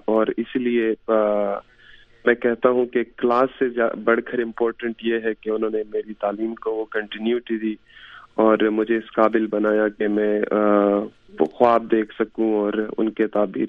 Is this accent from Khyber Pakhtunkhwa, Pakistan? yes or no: yes; Khyber Pakhtunkhwa, Pakistan; moved away as an adult; now in United States; میں خیبر agency FATA میں میری پیدائش اور وہاں پہ میں پلا بڑا تو وہاں پہ کافی اینٹی امریکنزم ہے